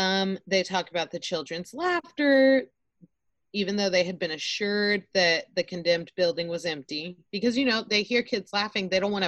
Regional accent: Austin, Texas, United States; so I grew up in Austin, and I remember always, you know, East Austin, when I was there up until like 2004 was when we moved out.

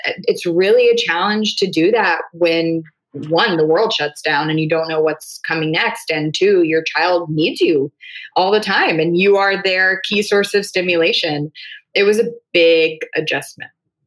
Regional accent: North Carolina, United States; I'm from North Carolina, and so they're Braves people

